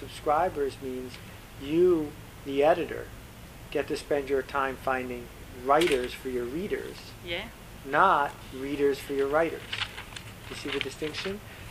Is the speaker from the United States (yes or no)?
yes; Buffalo, New York, United States; when I was growing up in Buffalo